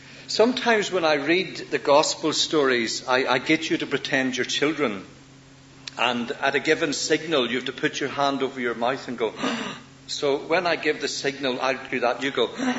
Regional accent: Northern Ireland, United Kingdom; I come from Northern Ireland. I'm an evangelical of the evangelicals

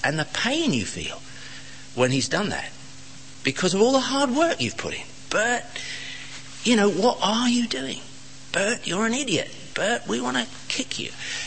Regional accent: Romford, London, United Kingdom; We come from Romford, and it's still close enough to London for people to speak with a London accent.

